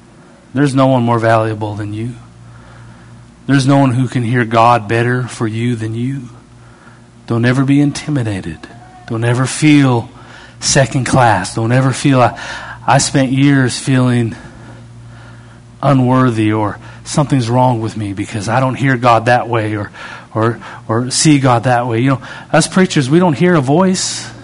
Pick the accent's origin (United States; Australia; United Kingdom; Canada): Canada; I'm pretty cool. I'm Canadian. I can be cool.